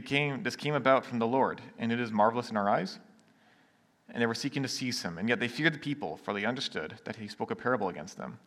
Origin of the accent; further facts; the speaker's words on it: Nanaimo, British Columbia, Canada; I'm born and raised in Nanaimo.